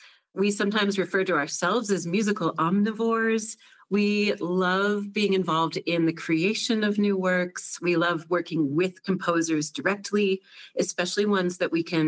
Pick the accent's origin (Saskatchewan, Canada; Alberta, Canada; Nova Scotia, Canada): Nova Scotia, Canada; I grew up in Nova Scotia.